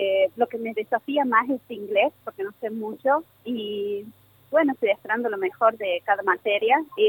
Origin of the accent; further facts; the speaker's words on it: Santiago del Estero, Argentina; now in Villa Mercedes, Argentina; No, soy Santiago del Estero.